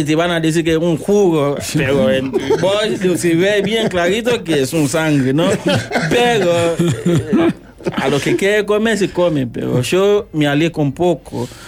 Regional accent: Uruguay; como nosotros uruguayos que decimos que me encanta

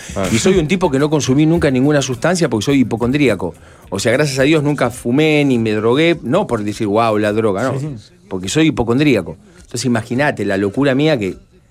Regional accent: Bolívar, Buenos Aires Province, Argentina; also born or lived in Mar del Plata; Yo soy el único nacido en Buenos Aires, pero después me crié en Bolívar. Y vivimos en Mar del Plata juntos.

